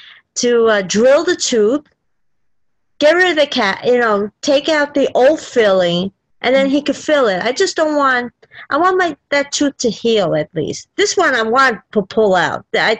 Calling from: New York City, New York, United States; from Queens, New York.

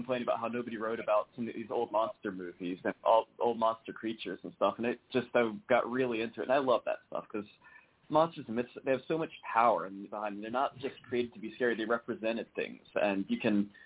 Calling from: Maryland, United States; I'm up in Maryland, and I am a basement dwelling creep

